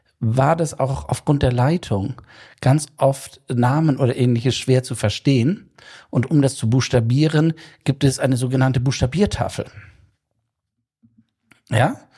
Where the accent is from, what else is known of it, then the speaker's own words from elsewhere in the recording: Germany; Und wir sind Deutsche. Wir brauchen eine Norm.